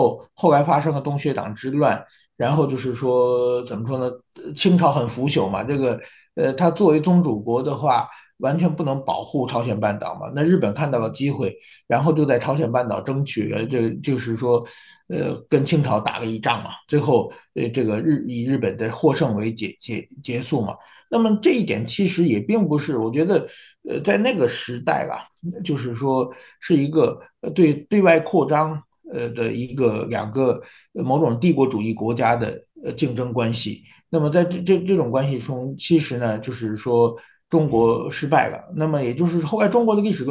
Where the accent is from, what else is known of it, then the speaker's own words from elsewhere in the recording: Taiwan; 我觉得作为台湾人去看一看这些历史的故迹